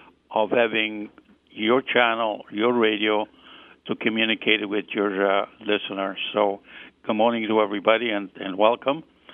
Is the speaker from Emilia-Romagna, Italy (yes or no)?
no; Rome, Lazio, Italy; now in Canada; I'm a native, and I grew up in Rome, Italy, until I immigrated to Canada in 1959. And I've been a Canadian, probably so, for the many, many years.